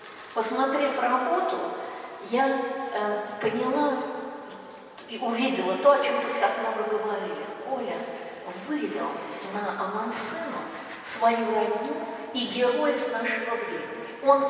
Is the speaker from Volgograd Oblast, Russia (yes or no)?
no; Voronezh, Voronezh Oblast, Russia; Мой родной город Воронеж был изображен на этом макете.